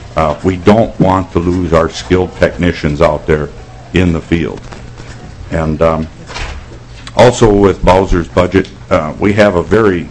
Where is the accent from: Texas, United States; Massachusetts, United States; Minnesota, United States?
Minnesota, United States; I'm a farmer from Chippewa County in western Minnesota